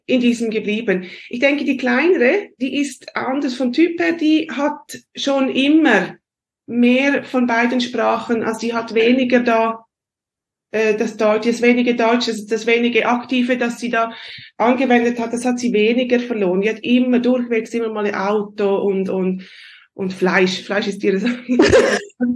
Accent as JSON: {"language": "German", "country": "Switzerland", "accent": "Swiss German"}